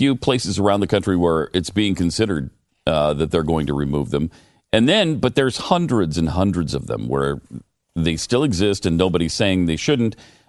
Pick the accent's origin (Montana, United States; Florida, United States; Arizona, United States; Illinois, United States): Montana, United States; Helena; 700, including one in my hometown on the mean streets of Helena